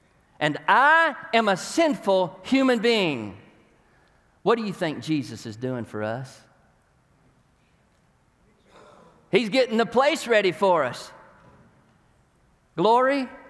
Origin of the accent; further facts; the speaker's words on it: Tennessee, United States; I'm a redneck from Tennessee, so, you know, it's kind of a odd thing there.